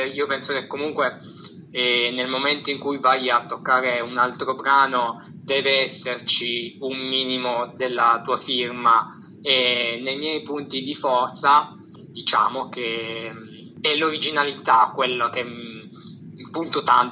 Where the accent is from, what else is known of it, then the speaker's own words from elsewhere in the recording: Turin, Piedmont, Italy; Io sono di Torino.